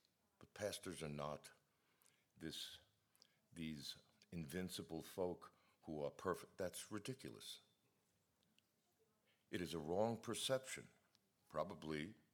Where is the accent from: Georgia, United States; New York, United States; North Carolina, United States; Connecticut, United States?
New York, United States; New York City; I grew up in New York City in the 50s.